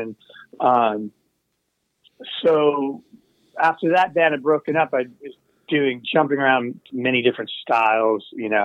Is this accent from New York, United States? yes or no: yes; New York City, New York, United States; moved away; also born or lived in Seattle; My family was we're from Brooklyn, New York originally, but my father got work in the Seattle area, so we were like a suburb of Seattle.